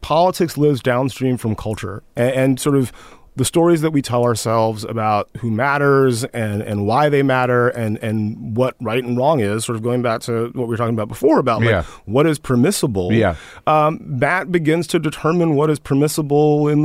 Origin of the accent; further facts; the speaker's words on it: Columbus, Georgia, United States; also born or lived in Hawaii / Texas / Kansas / Germany; I was an Army brat. So I was born in Hawaii and like lived in Texas and Kansas and Germany for 3 years when I was very young. But we moved to Columbus, Georgia, which is where my dad...